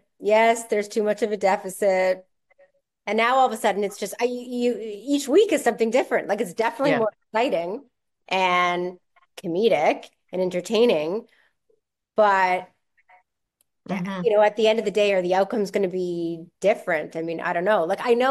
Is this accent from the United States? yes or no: no; Canada; I mean, I'm a Canadian. I'm not an American.